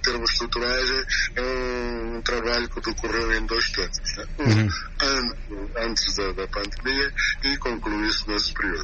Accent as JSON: {"language": "Portuguese", "region": "Bolama", "country": "Guinea-Bissau", "tie": "born or raised there", "said": "aniversário da minha cidade natal, que é Bulama, né?"}